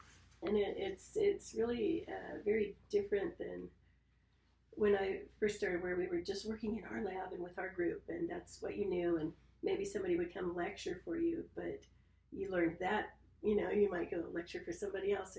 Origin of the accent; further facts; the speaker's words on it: California, United States; because growing up in California, it just never occurred to me that there were things girls couldn't do, you know?